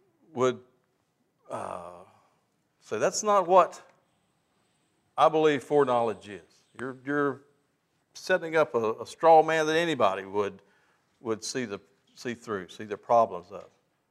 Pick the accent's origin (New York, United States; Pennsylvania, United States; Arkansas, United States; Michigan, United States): Arkansas, United States; Heber Springs; And then, lo and behold, they find out I'm from Heber Springs, Arkansas.